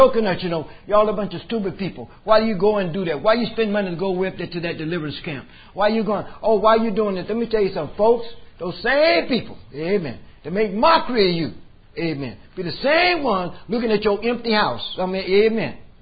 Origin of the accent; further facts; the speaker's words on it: Miami, Florida, United States; they heard about I was from Miami